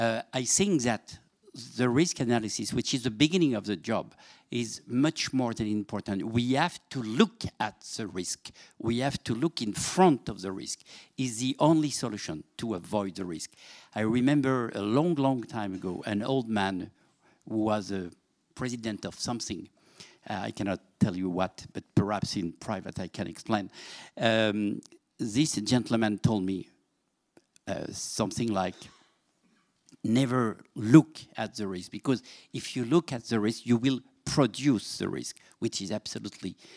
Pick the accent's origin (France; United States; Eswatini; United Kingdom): France; accent: French; English is a second language; First of all, I would like to apologize for my accent, which is not Scottish, which is not English, just only French.